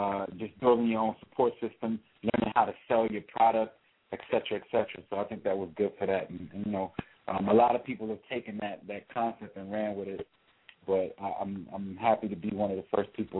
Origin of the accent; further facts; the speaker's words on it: New York, United States; also born or lived in Long Island; for those who don't know where I'm from, I represent New York. I'm from Washington Heights, New York.